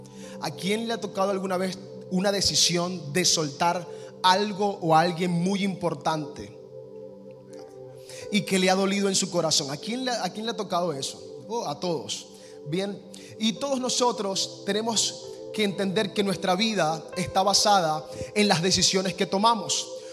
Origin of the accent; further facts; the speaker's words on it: Maracaibo, Zulia, Venezuela; Ciertamente venimos de Maracaibo, Venezuela.